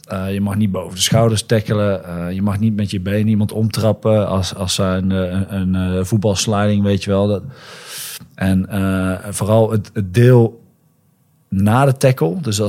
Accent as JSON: {"language": "Dutch", "town": "Roosendaal", "region": "North Brabant", "country": "Netherlands", "said": "En ik kom uit Roosendaal."}